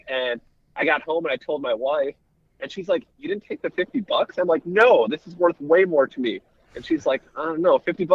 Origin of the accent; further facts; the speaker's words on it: Charlotte, North Carolina, United States; And then last year had the opportunity in my hometown of Charlotte to catch the first ever 16 seed beating a one seed.